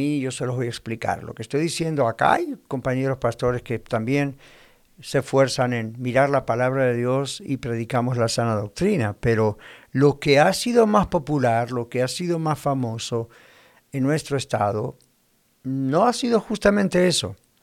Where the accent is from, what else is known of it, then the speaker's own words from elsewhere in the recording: Argentina; moved away; yo vengo del país de Argentina, hace más de 40 años que he visto esto allá y cuando comenzó a ocurrir yo ya estaba acá